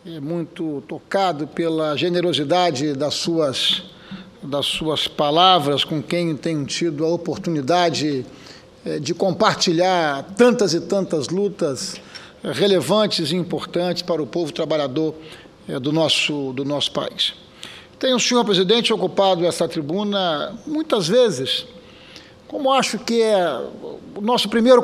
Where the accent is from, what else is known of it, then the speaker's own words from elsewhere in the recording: Espírito Santo, Brazil; o meu querido e glorioso Espírito Santo, a minha terra e a minha gente, os capixabas.